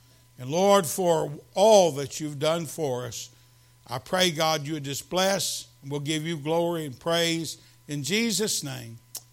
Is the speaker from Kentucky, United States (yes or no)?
yes; Kentucky, United States; I'm from Kentucky. I've gleaned. Growing up, we used to go out, and we would get whatever the farmer